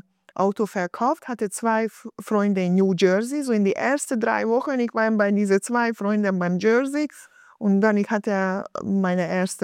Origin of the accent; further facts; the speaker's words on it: Budapest, Hungary; German is a second language; Ich komme originell aus Budapest, aus Ungarn.